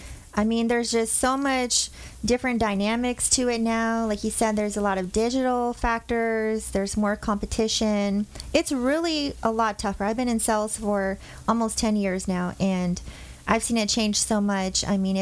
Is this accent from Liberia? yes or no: no; California, United States; Yes, yes. So I grew up in Orange County.